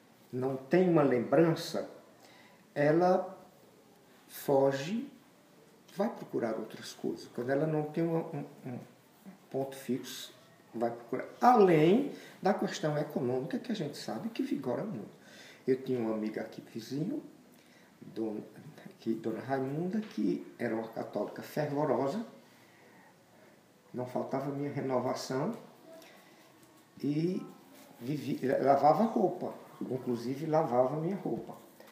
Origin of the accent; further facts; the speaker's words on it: Juazeiro, Brazil; eu me lembro, na minha infância, no Juazeiro, A Semana Santa era uma coisa que puxava você a fazer determinadas coisas